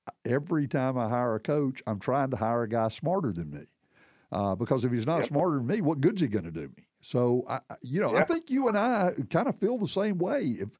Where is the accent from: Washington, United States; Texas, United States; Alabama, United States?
Alabama, United States; Tuscaloosa; growing up in Tuscaloosa, I was 22 years old before Bear Bryant was not the football coach at Alabama.